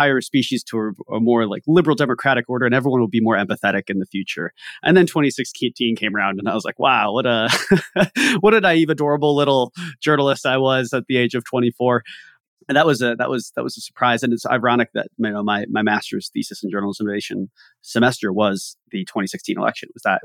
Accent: Ohio, United States; I grew up in Ohio, in rural Ohio, and I didn't grow up with a lot of economic opportunity.

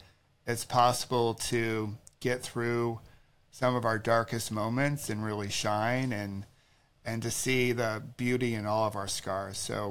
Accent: New York, United States; I come from the Empire State, and I'm right there with you.

